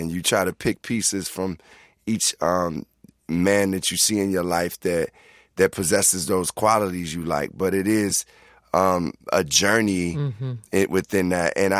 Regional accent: Chicago, Illinois, United States; But I mean, I love Detroit. I'm from Chicago

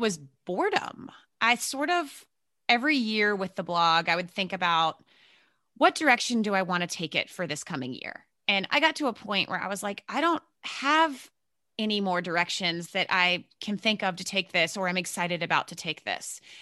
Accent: Virginia, United States; also born or lived in New York City; I grew up in Virginia, so Southern, but not way down South. And I spent about 15 to 20 years in the New York City area, including Manhattan. And then I have now relocated back to Virginia.

